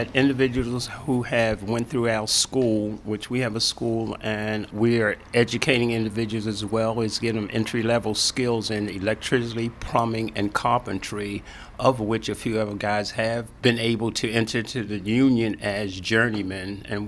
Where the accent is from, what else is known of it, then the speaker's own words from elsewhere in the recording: Baltimore, Maryland, United States; I grew up in West Baltimore, right here in this area, and my whole thing was coming back to my community and make a difference.